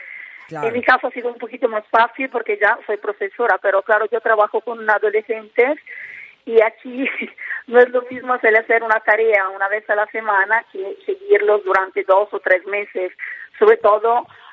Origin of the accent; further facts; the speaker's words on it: Italy; Spanish is a second language; also born or lived in Mexico; la verdad que yo soy italiana, se darán cuenta por mi acento.